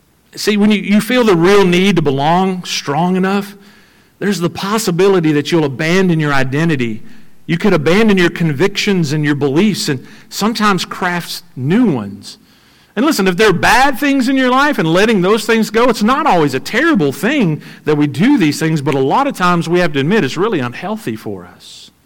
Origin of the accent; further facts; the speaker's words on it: Bond Community, Louisiana, United States; I grew up in Bond Community in the middle of nowhere. I went to the big metropolis of Pineville to go to school.